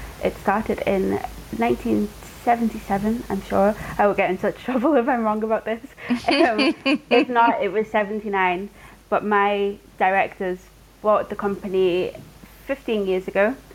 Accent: England, United Kingdom; I grew up in England and I didn't get to learn much about Scottish history until I started this job

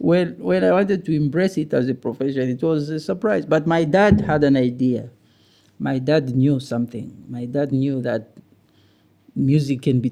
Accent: Mokambo, Haut-Katanga, DR Congo; I've always been connected to Zambia more than to Congo. And then the time that I was growing up in Mokambo, Zambia was, you know, like it was the place that we knew.

